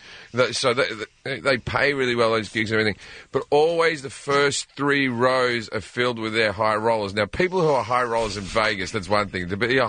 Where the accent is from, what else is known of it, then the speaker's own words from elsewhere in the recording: Australia; accent: Australian; No, it's my accent.